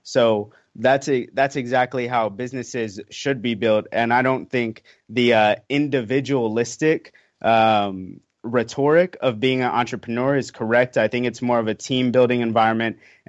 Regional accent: Texas, United States; back to growing up in Central Texas, from the blue collar environment versus the white collar environment

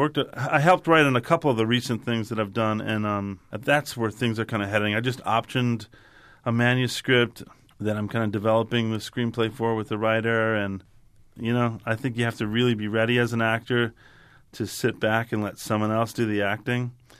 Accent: Chicago, Illinois, United States; I grew up in Chicago. I went to an acting school called the Theater School at DePaul University

